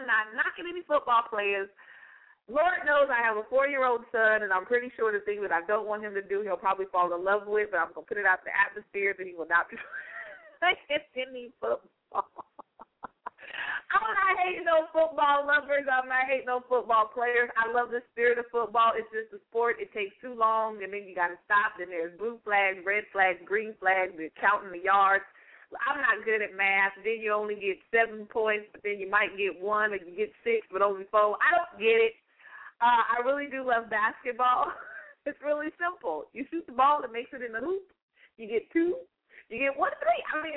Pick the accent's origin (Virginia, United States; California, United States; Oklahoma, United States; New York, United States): California, United States; Now, I am from the West Coast, born and raised, Northern California, only about an hour, hour and a half north of San Francisco.